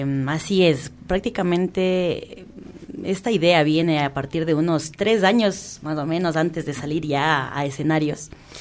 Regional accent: Ecuador; la pasión que tenemos como ecuatorianas que somos.

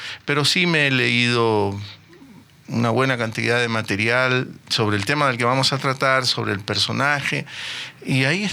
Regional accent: Guayaquil, Guayas, Ecuador; mis hermanos y una familia muy numerosa, todos guayaquileños, yo también, yo viví hasta mis 23 años en Guayaquil

